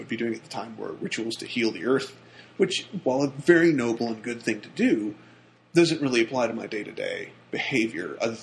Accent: the South, United States; And first and foremost, I realized I'm a Southerner. I'm really proud to be a Southerner.

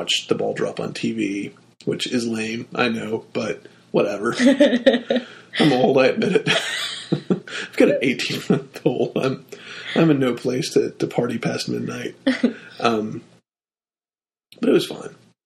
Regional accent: the South, United States; Did my black-eyed peas, because I'm from the South, Missy.

